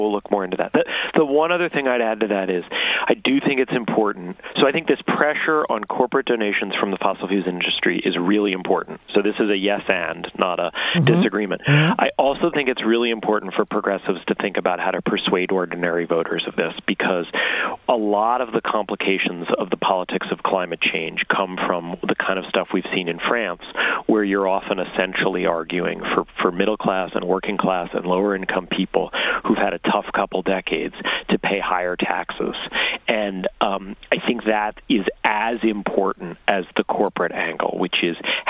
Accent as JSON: {"language": "English", "region": "New York", "country": "United States", "said": "Like you, I'm from New York. I watched his rise."}